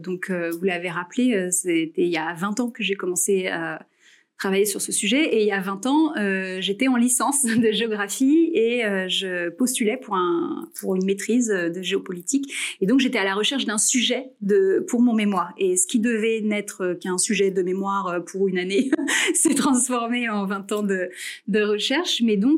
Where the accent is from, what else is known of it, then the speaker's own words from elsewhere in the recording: France; en tant que Française, j'étais une étudiante française